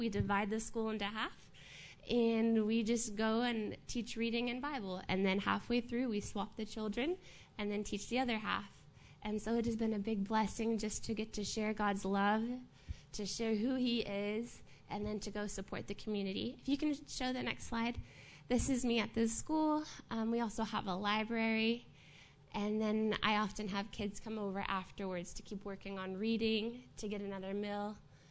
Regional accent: Houston, Texas, United States; I'm from Houston

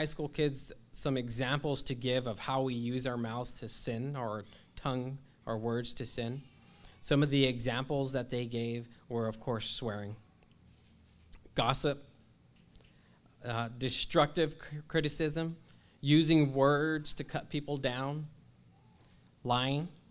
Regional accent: California, United States; I grew up in California, and I grew up near the 605 freeway

